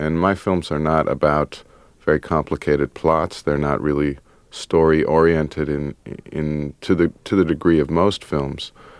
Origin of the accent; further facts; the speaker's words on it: Akron, Ohio, United States; Well, I grew up in Akron, Ohio, so I think I have some kind of innate nostalgia for, like, post-industrial landscapes or something.